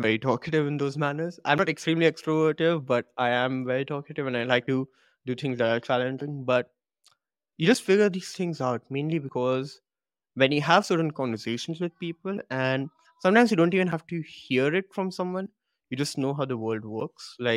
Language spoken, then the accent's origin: English; India; I have been insulted for being an Indian by certain narrow-minded people and all.